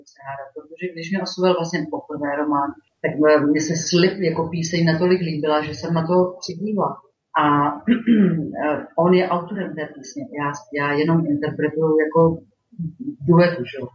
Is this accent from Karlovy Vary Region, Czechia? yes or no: yes; Cheb, Karlovy Vary Region, Czechia; also born or lived in Klášterec / Most / Prague; now in Cheb, Czechia; Cheb mám ráda, je to moje rodné město, moje rodná rouda. Chvíli jsem žila v Klášterci, chvíli jsem studovala a žila v Mostě, skoro 20 let jsem žila v Praze